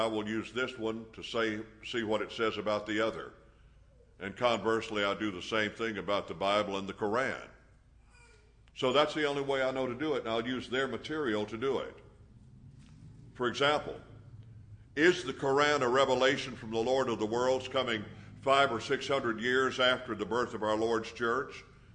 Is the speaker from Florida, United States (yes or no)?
no; Alabama, United States; Now, I'm from Alabama, and I can understand that.